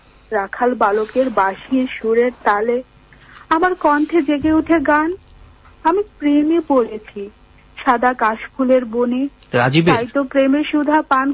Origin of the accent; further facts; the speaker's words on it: Keraniganj, Dhaka Division, Bangladesh; কেরানীগঞ্জে আমি বড় হয়েছি